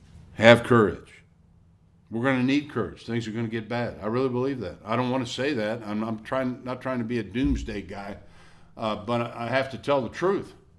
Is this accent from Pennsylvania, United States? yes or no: no; Milwaukee, Wisconsin, United States; And my team, of course, is the Brewers since I'm from Milwaukee.